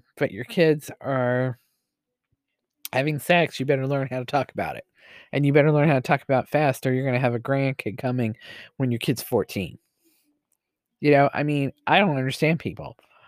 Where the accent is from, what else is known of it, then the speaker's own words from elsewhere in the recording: Mexico; In my case, I come from Mexico. It's taboo for kids to talk to their parents about these topics, which, you know, widely Catholic country, right?